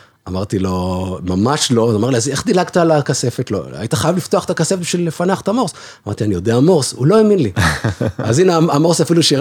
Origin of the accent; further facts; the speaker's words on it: Beersheba, Southern District, Israel; בבאר שבע, ששם התחלתי את התחביב, כשהייתי ילד, בבית הוריי